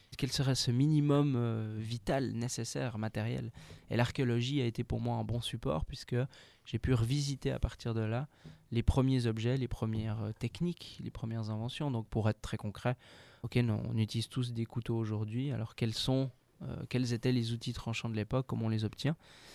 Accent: Vaud, Switzerland; moi je viens de Suisse, originellement. Il y aura peut-être un petit accent qui ressort quelque part. Suisse romande, proche de Lausanne, j'ai 32 ans.

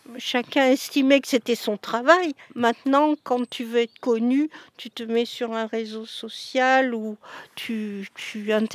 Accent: Châtillon, France; je suis de Châtillon. Je connais pas bien les gens de Minglon.

